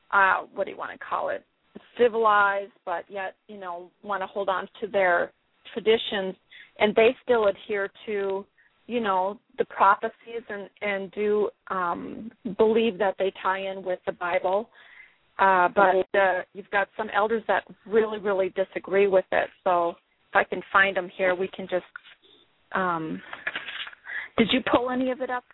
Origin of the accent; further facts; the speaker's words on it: Minnesota, United States; The Algonquins, they consist of many different tribes, but I'm from the Ojibwe, which is also Anishinaabe or Chippewa. You might have heard of any three of those, but that's the tribe I'm from, and the tribal band that I would be associated with is the Leech Lake White Earth Nation.